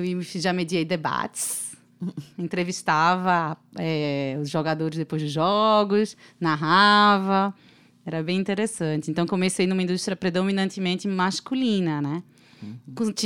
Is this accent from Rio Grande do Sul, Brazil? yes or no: no; Recife, Pernambuco, Brazil; tenho 36 anos, pelo sotaque que vocês vão ver que eu sou pernambucana, nascida e criada no Recife